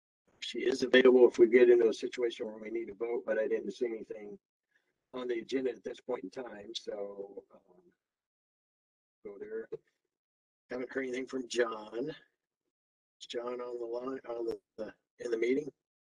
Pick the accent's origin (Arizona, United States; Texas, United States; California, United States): Texas, United States; I'm from Texas, so I'll get these kind of screwed up sometimes.